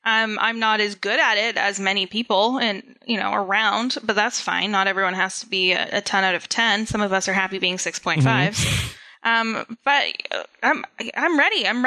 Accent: Canada; even though I'm Canadian, I am fine to be quizzed about all of the American Thanksgiving traditions.

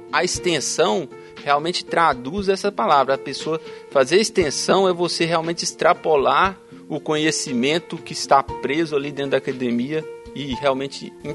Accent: Minas Gerais, Brazil; esse núcleo atuava na região do Vale do Jequitinhonha, que é de onde eu vim.

